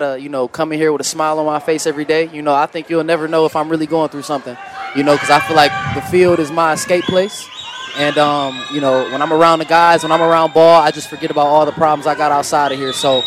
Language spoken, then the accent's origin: English; Detroit, Michigan, United States; I'm from Detroit, so.